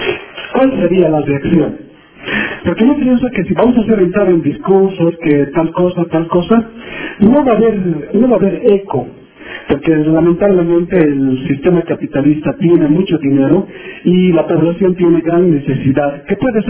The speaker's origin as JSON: {"language": "Spanish", "region": "Oruro", "country": "Bolivia", "tie": "born or raised there", "said": "soy dueño del departamento de Oruro"}